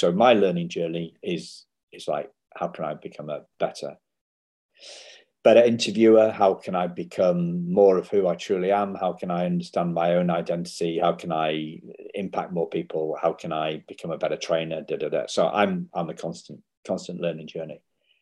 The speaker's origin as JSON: {"language": "English", "region": "England", "country": "United Kingdom", "accent": "English", "said": "So this is my my English accent or my lack of pronunciation."}